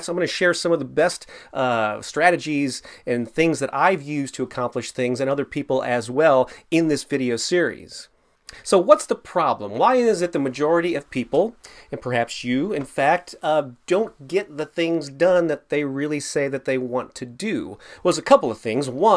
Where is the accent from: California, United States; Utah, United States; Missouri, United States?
Missouri, United States; St. Louis; I submitted to 2 gallery art shows in recent months in my hometown of St. Louis